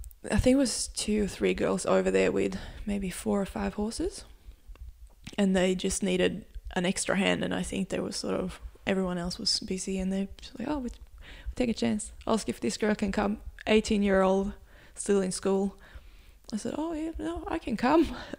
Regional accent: Östersund, Jämtland, Sweden; English is a second language; It's called Östersund. So it's like five hours north of Stockholm.

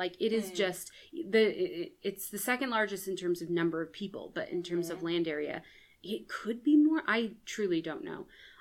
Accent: Los Angeles, California, United States; now in South Bend, United States; And I'm from Los Angeles originally.

